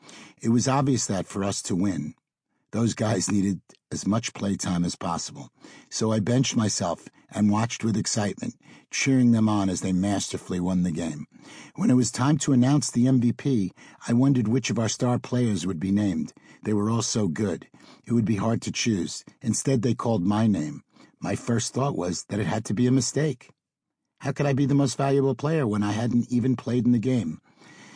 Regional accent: New York, United States; stone's throw away to the Five Towns of Long Island, a place that is still very much a part of me, from my accent to my style

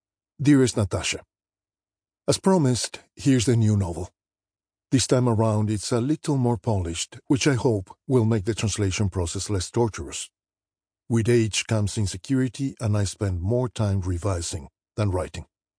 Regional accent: Mexico City, Mexico; even though I was born and raised in Mexico City.

